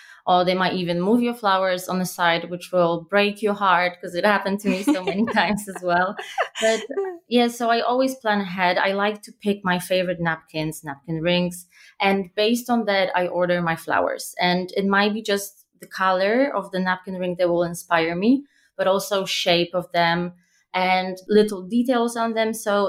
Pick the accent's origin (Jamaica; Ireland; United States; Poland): Poland; I'm from Poland, but I've been traveling and working abroad for a large part of my life.